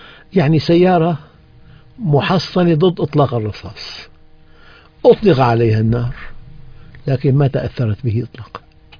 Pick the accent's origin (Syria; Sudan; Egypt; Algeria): Syria; عندنا في الشام نهر بردة